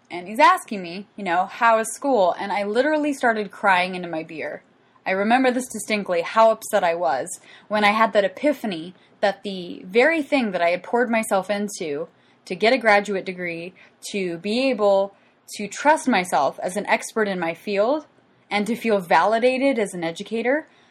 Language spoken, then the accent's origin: English; West Coast, United States; now in Chicago, United States; Now, I'm not from Chicago originally. That's where I live now. I actually am from the West Coast